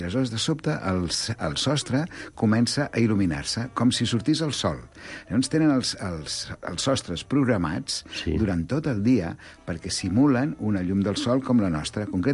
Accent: Barcelona, Catalonia, Spain; born there; Jo vaig néixer aquí a Barcelona, de mare catalana, però de dos dies, perquè ella va néixer a Teruel, a Terol

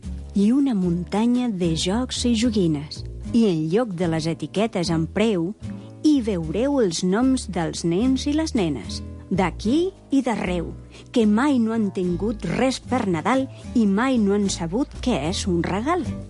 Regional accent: Caracas, Capital District, Venezuela; now in Spain; soc de Venezuela, de Caracas. Però he viscut aquí des de fa 12 anys

